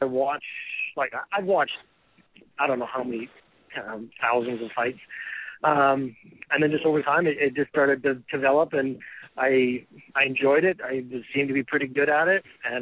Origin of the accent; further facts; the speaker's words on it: Victoria, British Columbia, Canada; And where I'm originally from, well, I'm from Victoria, BC, and there wasn't a quality event there.